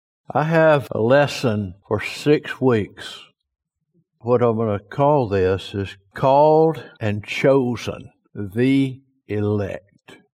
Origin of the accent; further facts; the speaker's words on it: Spring Hill, Louisiana, United States; I grew up in Spring Hill, Louisiana. I was there quite a long time till I grew up and we moved off to other places.